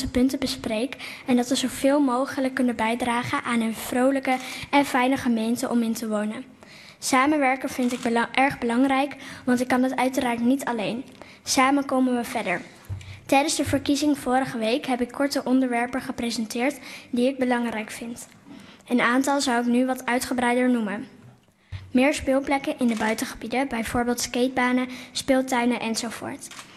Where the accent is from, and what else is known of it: Silvolde, Gelderland, Netherlands